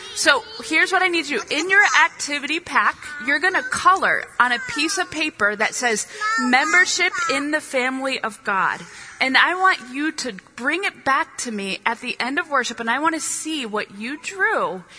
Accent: Midwest, United States; Oftentimes, whenever I'm telling someone that I'm from the Midwest, they like to say, oh, what do you think of the weather out here?

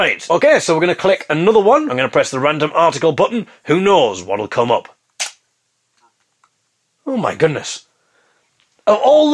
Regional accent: Hartlepool, North East England, United Kingdom; Hartlepool United Football Club, where I come from. I come from Hartlepool.

